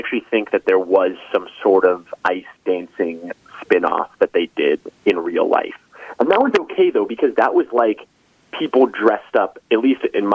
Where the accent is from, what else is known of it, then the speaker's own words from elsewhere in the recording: San Diego, California, United States; Growing up in San Diego, the Padres were an eternal disappointment to me